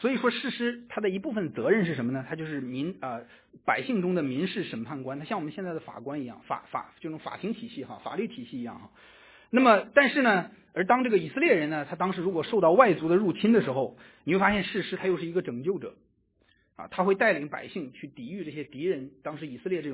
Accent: China; 我中国人

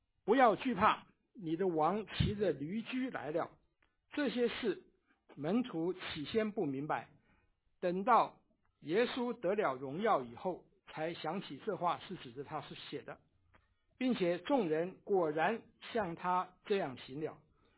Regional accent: China; 这个我们大家都是中国人，我们知道的啊

